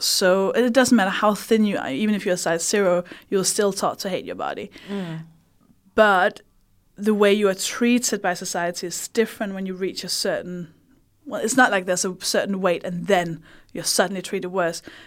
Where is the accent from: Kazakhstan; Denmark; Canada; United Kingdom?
Denmark; English is a second language; I grew up partly with my grandfather